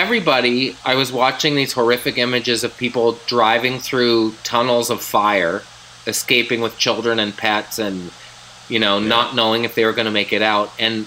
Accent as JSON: {"language": "English", "country": "Canada", "said": "but I'm a husband and father and human being and Canadian."}